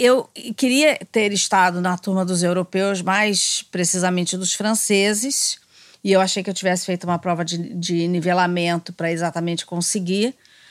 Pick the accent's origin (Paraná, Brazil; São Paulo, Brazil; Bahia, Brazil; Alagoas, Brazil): Paraná, Brazil; Curitiba; moved away as an adult; now in Rio de Janeiro, Brazil; Eu sou carioca, mas eu nasci aqui e fui para Curitiba. Uhum. Fui bebê. E lá fiquei 20 anos quando eu voltei para cá e daqui nunca mais saí.